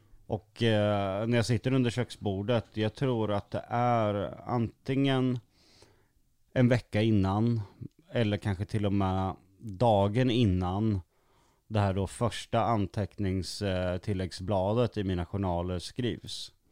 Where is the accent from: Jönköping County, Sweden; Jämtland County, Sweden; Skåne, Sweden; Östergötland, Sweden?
Östergötland, Sweden; Motala; born there; Jag är född på Motala lasarett.